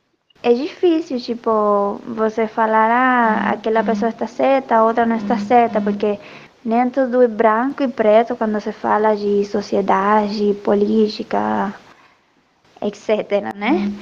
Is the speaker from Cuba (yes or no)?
yes; Cuba; Portuguese is a second language; moved away as an adult; now in Brazil; eu sou cubana, sou jornalista, eu trabalhei 2 anos em Cuba, no jornal, e aqui no Brasil eu sou professora de espanhol e além disso estudo.